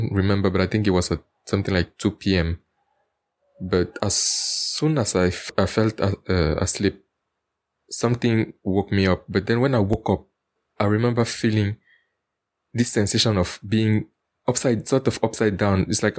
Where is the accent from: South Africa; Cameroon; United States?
Cameroon; I'm from Cameroon Central Africa.